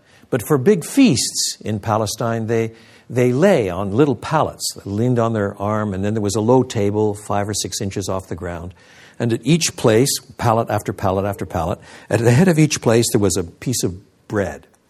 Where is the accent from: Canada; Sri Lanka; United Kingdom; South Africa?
Canada; Quebec; You know, I was brought up in French Canada.